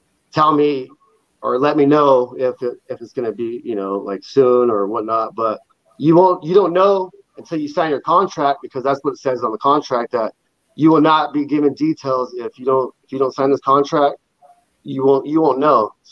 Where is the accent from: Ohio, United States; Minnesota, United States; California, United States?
California, United States; now in Idaho Falls, United States; I'm from California, but I live in Idaho, Idaho Falls.